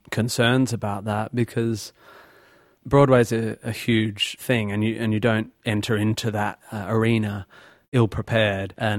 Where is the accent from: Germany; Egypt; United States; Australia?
Australia